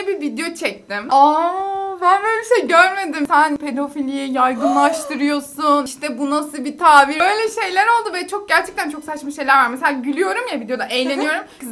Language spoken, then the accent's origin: Turkish; Malatya, Turkey; Ben Altınbaş Üniversitesi Eczacılık Fakültesi 2. sınıf öğrencisiyim. Malatyalıyım.